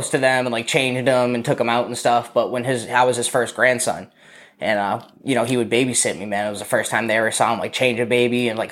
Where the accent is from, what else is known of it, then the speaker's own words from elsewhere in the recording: Massachusetts, United States; So yeah, man, I'm from Massachusetts. First 18 years of my life, I grew up there. Central Massachusetts, Worcester County